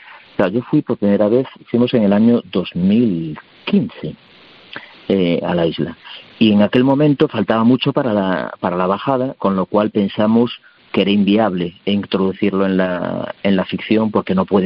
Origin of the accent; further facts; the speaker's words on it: Galicia, Spain; inicialmente la pensamos para hacerla en Galicia. Nosotros somos gallegos.